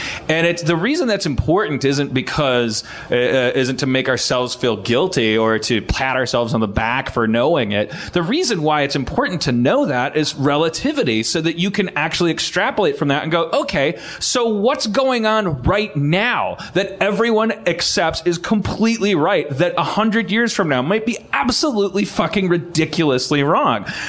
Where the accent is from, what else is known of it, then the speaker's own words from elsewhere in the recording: Wisconsin, United States; My big brother, I'm from Wisconsin.